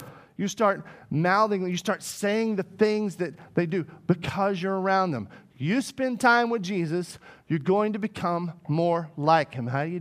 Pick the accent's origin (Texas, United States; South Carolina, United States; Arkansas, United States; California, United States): Arkansas, United States; Yeah, I grew up in Arkansas.